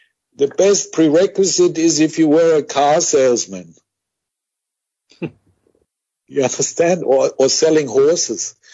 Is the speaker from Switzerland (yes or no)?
yes; Switzerland; also born or lived in Argentina / Austria / Germany; Well, I was born in Argentina, but I only spent 1 year there. The rest of the time I spent in Europe, in Austria, Germany and Switzerland, mainly in Switzerland.